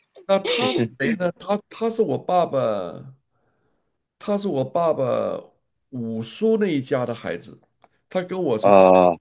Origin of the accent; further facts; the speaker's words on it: Baoding, Hebei, China; 我的老家是也是河北保定的